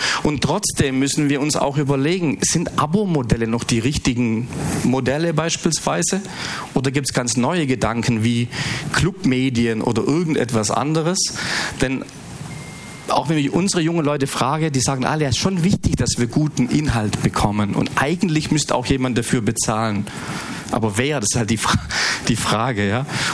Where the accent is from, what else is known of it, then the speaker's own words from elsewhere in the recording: Stuttgart, Baden-Württemberg, Germany; ich komme aus Stuttgart